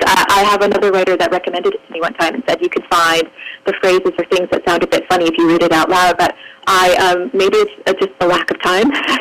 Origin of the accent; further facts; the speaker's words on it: New England, United States; a lot of people that I grew up with in New England were just a lot, I don't know if it's something to do with the climate, with it being very cold, but there was this sort of flinty hardness.